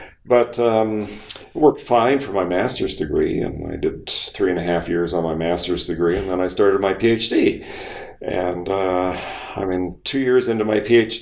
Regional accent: Toronto, Ontario, Canada; I was raised in the Toronto area

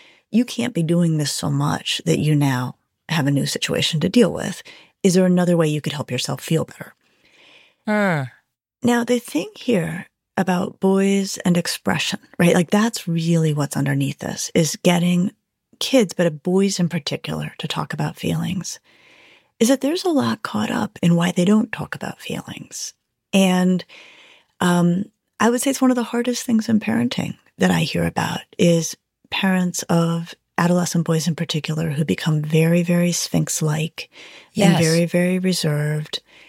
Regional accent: Colorado, United States; born or raised there

